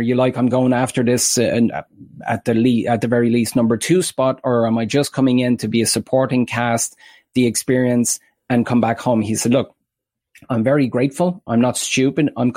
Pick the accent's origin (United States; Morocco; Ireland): Ireland